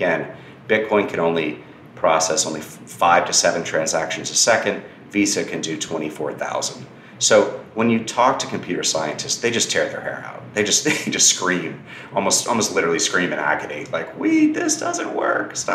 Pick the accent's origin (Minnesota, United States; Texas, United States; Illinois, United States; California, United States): Texas, United States; Austin; I mean, I went to the largest crypto mine in America, which is outside of my hometown of Austin, in March of this year.